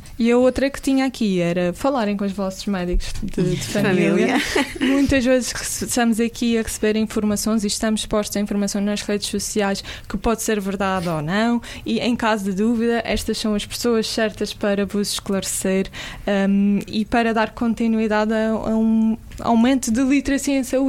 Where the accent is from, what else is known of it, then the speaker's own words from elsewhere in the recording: Madeira, Portugal; sou da Madeira, como já vos disse